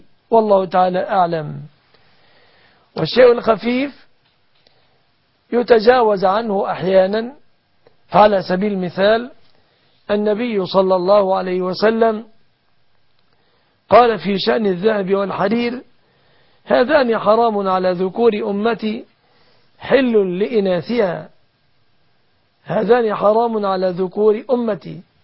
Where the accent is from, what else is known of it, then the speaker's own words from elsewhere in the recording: Egypt; بلادنا مصر